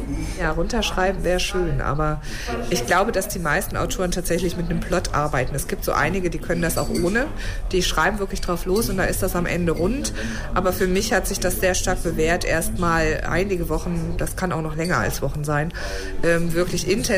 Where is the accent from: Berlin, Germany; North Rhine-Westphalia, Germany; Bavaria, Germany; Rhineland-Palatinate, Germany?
North Rhine-Westphalia, Germany; Wuppertal; born there; now in Cologne, Germany; Ich bin 1966 in Wuppertal geboren und wohne seit einigen Jahren in Köln, genau genommen in Urbach, und fühle mich dort sehr wohl.